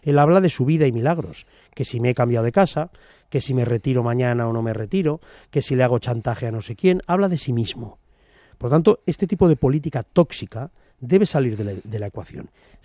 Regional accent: Tarragona, Catalonia, Spain; a mí me duele especialmente como tarragoní y como catalán.

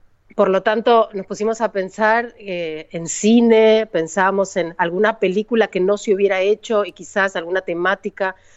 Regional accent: Argentina; no hablamos de extensiones como en Argentina, que tenemos un país enorme

